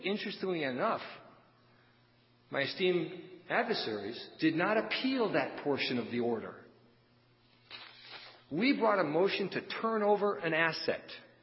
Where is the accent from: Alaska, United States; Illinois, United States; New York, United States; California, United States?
Illinois, United States; Chicago; I'm from Chicago.